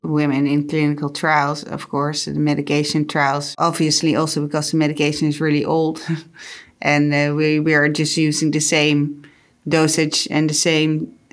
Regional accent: Rotterdam, South Holland, Netherlands; I'm 38 years old. I'm from Rotterdam, the Netherlands.

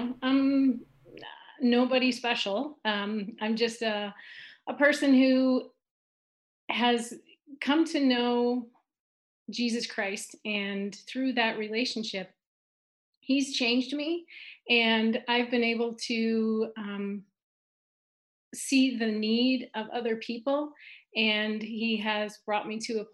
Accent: Chicago, Illinois, United States; now in Sandpoint, United States; But so anyway, we came from Chicago and we got here in 2006.

